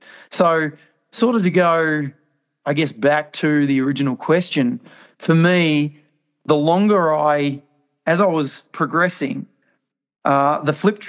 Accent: Tasmania, Australia; as soon as they made that correlation that I was from Tasmania

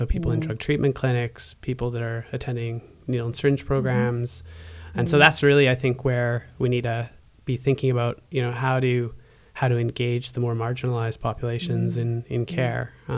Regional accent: Canada; moved away as an adult; now in Australia; I'm Canadian, but I've lived in Australia for almost a decade or just over a decade.

